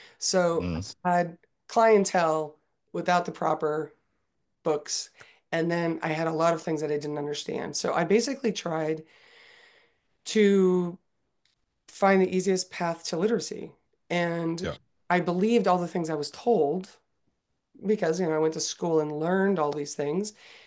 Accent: Tucson, Arizona, United States; All right, I am from Tucson, Arizona

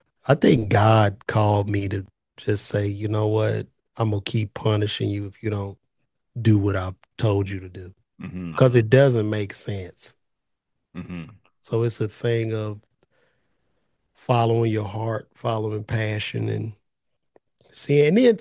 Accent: Chicago, Illinois, United States; I'm from the South Side of Chicago, blue collar city. It was just about getting a job.

